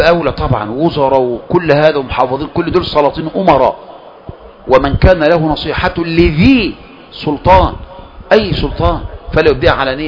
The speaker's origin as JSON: {"language": "Arabic", "country": "Egypt", "said": "بلادنا مصر"}